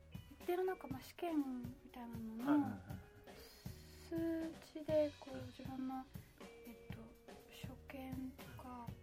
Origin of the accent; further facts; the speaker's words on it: Osaka, Japan; also born or lived in Hyogo; 出身は大阪なんですけど、いろいろ転々と引っ越しをしてて、うんうんうん、今の実家が兵庫県の大阪寄りの方